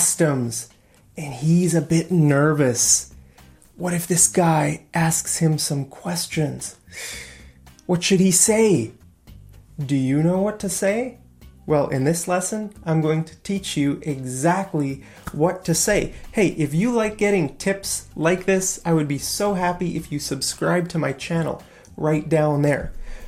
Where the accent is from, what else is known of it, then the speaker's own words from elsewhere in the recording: Canada; My name is right there. I'm from Canada. That's right there.